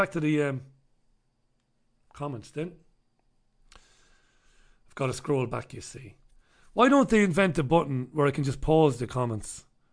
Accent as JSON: {"language": "English", "country": "Ireland", "said": "I won't because I'm Irish. Do not adjust your television screens. This is my real accent. So as an Irishman, I'm stuck with my European Union passport."}